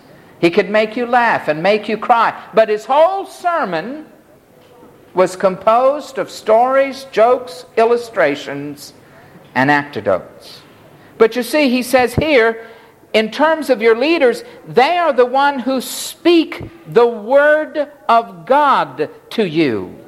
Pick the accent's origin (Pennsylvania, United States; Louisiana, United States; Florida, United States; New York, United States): Florida, United States; I remember hearing once a famous preacher in my hometown in Florida.